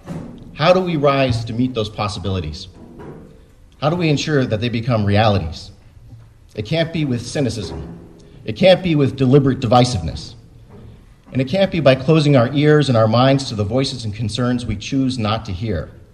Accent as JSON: {"language": "English", "town": "Salem", "country": "United States", "tie": "born or raised there", "said": "That's why Kristen and I chose to move back here to raise our own family in my hometown. Not simply because of what Salem had been, but because of what we can be."}